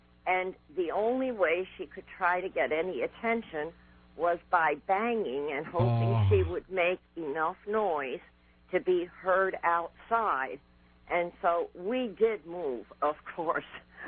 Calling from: Nanticoke, Pennsylvania, United States; I'm calling from Nanticoke, Pennsylvania, W-I-L-K land.

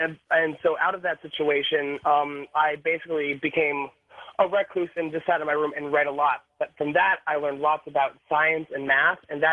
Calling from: Portland, United States; I'm calling from Portland.

